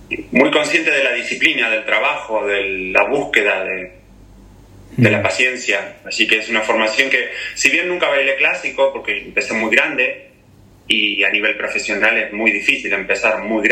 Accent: Argentina; que tampoco me vibra como argentino que soy

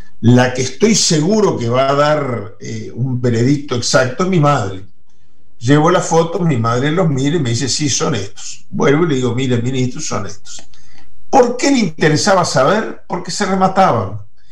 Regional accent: Uruguay; Te tomás un taxi en España y en cualquier región de España, y el taximetrista, si le decís que sos uruguayo, te dice

